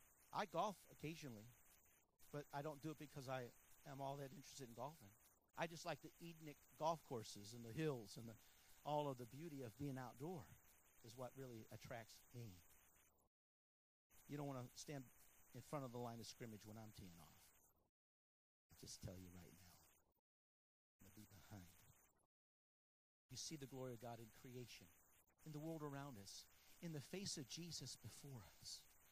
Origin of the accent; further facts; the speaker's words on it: Chicago, Illinois, United States; You know, I'm from Chicago. You know, I got to cheer on the Bulls.